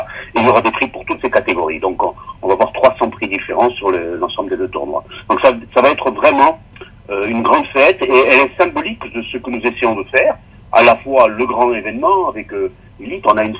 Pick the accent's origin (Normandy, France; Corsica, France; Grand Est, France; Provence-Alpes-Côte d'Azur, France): Corsica, France; C'est une île, c'est une montagne dans la mer. On est de la Corse, une montagne dans la mer.